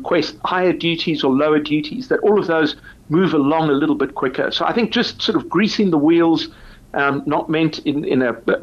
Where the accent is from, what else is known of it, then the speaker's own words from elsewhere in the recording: South Africa; Of course, we're all South African, so we're also a little nervous about it.